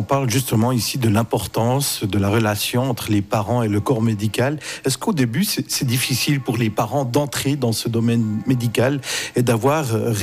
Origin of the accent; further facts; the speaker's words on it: Switzerland; chez nous, en Suisse